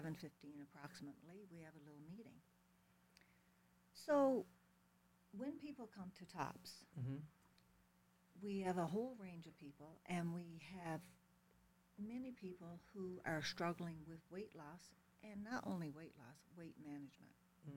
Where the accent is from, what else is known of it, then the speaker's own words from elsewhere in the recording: Newfoundland and Labrador, Canada; moved away; I'm originally from Newfoundland